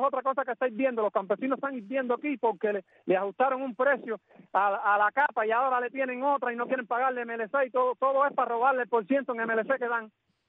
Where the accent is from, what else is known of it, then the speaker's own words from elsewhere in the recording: Pinar del Río, Cuba; En el campo cubano, como por ejemplo aquí mismo, que yo soy de Pinar del Río, uno de los municipios más cotizados en lo que es agricultura